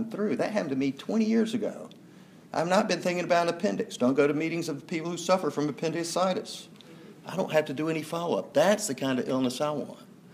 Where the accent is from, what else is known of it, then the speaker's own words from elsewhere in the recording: Atlanta, Georgia, United States; I was born right here in Atlanta. Grew up sort of in this neighborhood, a little bit west of here near Chestain Park.